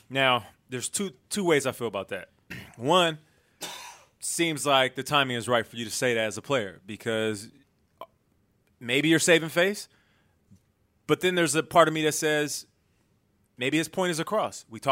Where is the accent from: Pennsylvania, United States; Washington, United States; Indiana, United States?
Washington, United States; Seattle; In Seattle. I'm from Seattle.